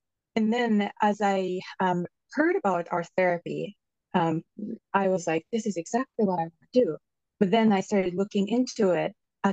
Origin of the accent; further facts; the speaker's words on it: Japan; now in United States; I'm an immigrant from Japan, and I moved to the United States 25 years ago.